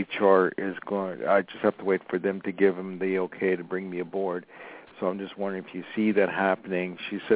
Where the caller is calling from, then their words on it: Los Angeles, California, United States; I'm calling from Los Angeles.